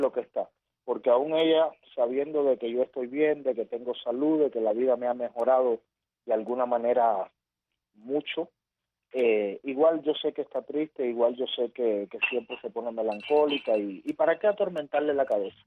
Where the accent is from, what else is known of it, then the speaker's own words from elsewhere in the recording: Florida, Camagüey, Cuba; Yo soy de Florida, Camagüey, de un barrio bien malo.